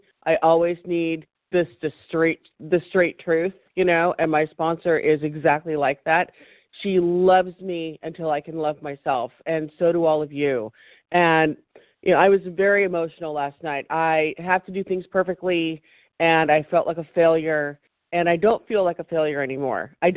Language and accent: English; California, United States; Great. I'm from California.